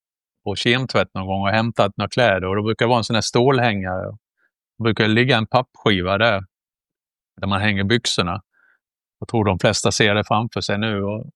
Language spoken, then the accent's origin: Swedish; Ängelholm, Skåne, Sweden; also born or lived in Hässleholm; Jag föddes i Hässleholm och vi bodde där med hela familjen och sen började han scouta hela södra Sverige, så sa han i Ängelholm, där är det en vit fläck så dit kan jag flytta. Och det gjorde jag och han när jag var 1 år